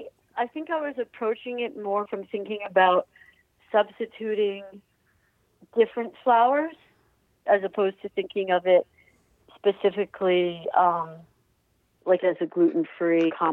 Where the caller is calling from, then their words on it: Rhinebeck, New York, United States; I'm calling from Rhinebeck, New York.